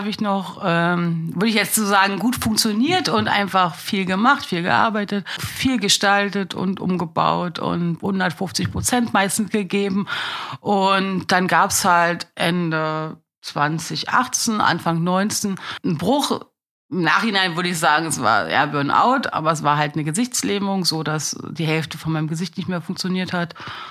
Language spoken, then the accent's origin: German; Berlin, Germany; ich wohne also schon immer in Berlin, bin gebürtige Berlinerin